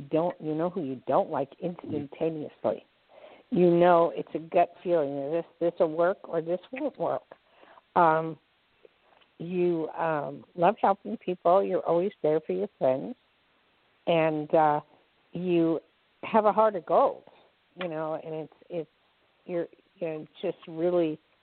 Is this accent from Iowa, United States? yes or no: no; Newark, New Jersey, United States; The street smart comes from growing up in Newark, New Jersey.